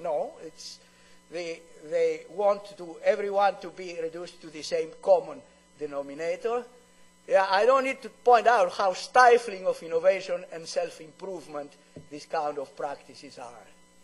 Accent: Canada; As a Canadian, I tell them, well, I don't want to repeat what I want to tell them.

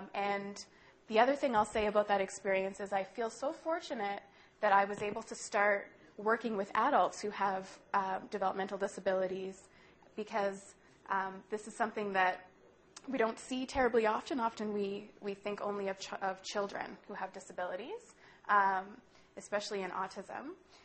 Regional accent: Winnipeg, Manitoba, Canada; now in Montreal, Canada; I came from Winnipeg. I grew up in Manitoba. I went to the University of Winnipeg

